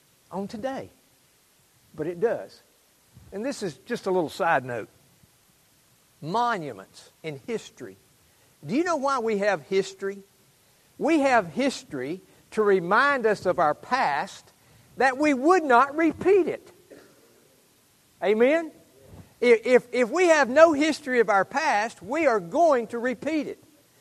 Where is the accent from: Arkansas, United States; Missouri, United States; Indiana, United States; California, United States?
Arkansas, United States; Mount Ida; I grew up in Mount Ida, Arkansas, and I didn't hear bad words all the time at my house or anything like